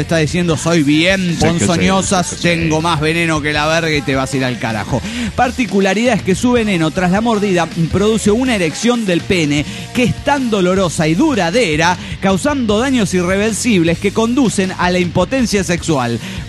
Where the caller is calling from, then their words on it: Ciudad Juárez, Chihuahua, Mexico; de Ciudad Juárez, México